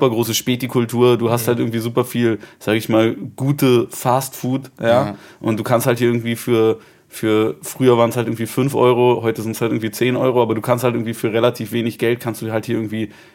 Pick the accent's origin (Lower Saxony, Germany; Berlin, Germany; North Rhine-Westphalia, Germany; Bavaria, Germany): Berlin, Germany; ich bin geboren in Charlottenburg. Mhm. Ich bin aber tatsächlich groß geworden ganz im Südwesten. Also unten in Zehlendorf, genau genommen in Schlachtensee. Das ist so, war früher fast ein Vorort, kann man sagen.